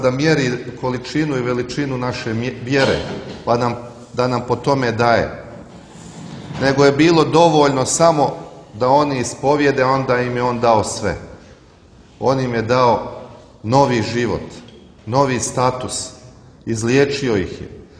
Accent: Žabljak, Žabljak Municipality, Montenegro; Pošto Žabljak, moj rodni kraj, slavi preobraženje

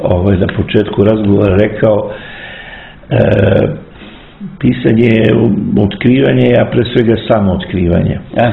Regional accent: Kraljevo, Šumadija and Western Serbia, Serbia; now in Belgrade, Serbia; iz Kraljeva, odakle sam potekao i gde sam rastao, sam došao u Beograd, gde i sada živim, gde sam stvorio porodicu.

